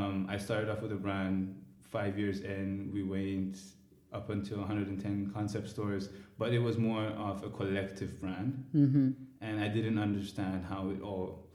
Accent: Saudi Arabia; Growing up in Saudi Arabia was, for me at that age, I just focused in school and everything a child needs to do.

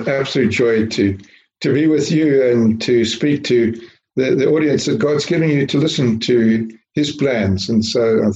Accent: Zimbabwe; born there; I was born in Zimbabwe. I was brought up here.

